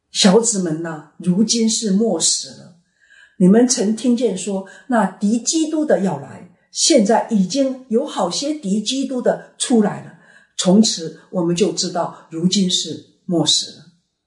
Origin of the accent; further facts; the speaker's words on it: China; 我们中国人有一句俗话说，再回头已是百年身了